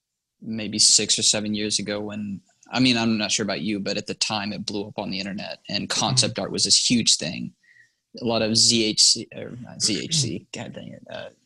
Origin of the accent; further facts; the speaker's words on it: Texas, United States; I grew up in Texas, Southeast Texas.